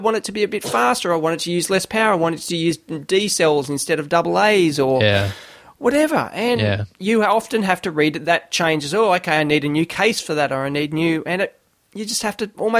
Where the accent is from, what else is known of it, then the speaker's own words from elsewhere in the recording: Australia; We celebrate being Australian